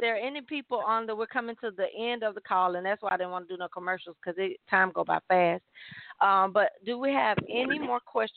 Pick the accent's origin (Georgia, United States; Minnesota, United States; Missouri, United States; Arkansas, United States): Georgia, United States; Atlanta; I think that's what most of us in Atlanta. Look. And so growing up in Atlanta, I realized that a lot of stuff we kept